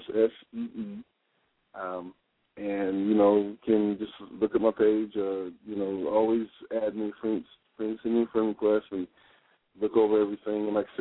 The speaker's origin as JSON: {"language": "English", "town": "Houston", "region": "Texas", "country": "United States", "said": "I'm originally from Houston, Texas, in the home of life."}